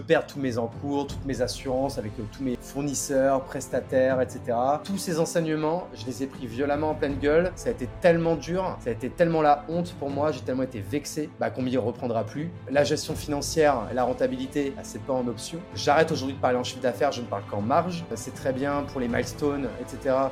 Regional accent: Grand Est, France; also born or lived in Paris; now in Bordeaux, France; J'ai 35 ans, j'habite à Bordeaux, je suis parisien de naissance même si j'ai vécu grande partie de mon adolescence même jusqu'au bac à la campagne dans la Marne en Champagne-Ardenne

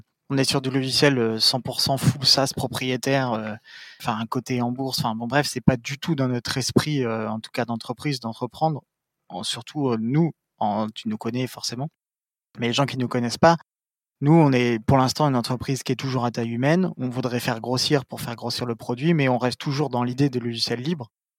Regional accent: Normandy, France; Bien sûr, je suis normand, mais un peu de Marseille.

